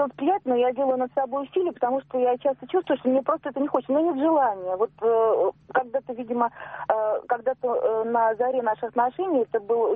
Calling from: Moscow, Russia; Мне 50 лет, я звоню из Москвы.

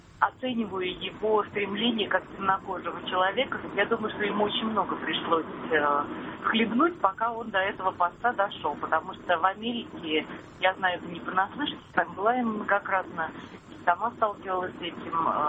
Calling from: Moscow, Russia; Я из Москвы.

